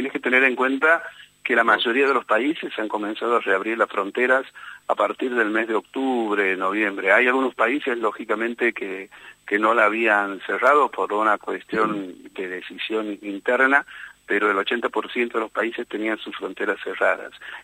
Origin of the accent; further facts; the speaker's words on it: Santiago del Estero, Argentina; Así es, soy oriundo de Santiago del Estero